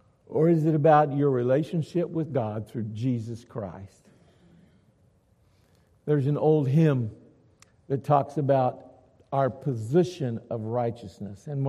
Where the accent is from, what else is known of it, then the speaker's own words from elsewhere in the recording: United States; As an American, I've only known what you've known, this freedom that we have and that we take so for granted.